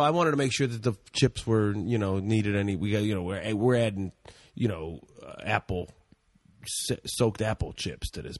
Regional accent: Cleveland, Ohio, United States; I'm from Cleveland. Everybody originally, if you haven't known that.

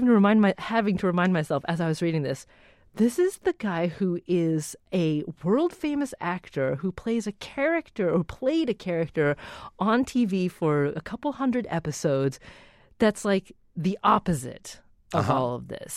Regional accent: Oregon, United States; now in Boston, United States; because I grew up in Oregon. I'm a native Northwesterner.

